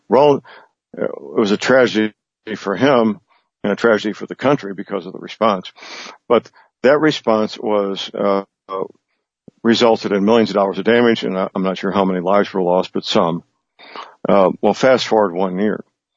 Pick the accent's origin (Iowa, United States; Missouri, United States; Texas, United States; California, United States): Missouri, United States; Now, in Missouri, in my home state, we got two or three blue cities, but we have very red, Ferrari red state.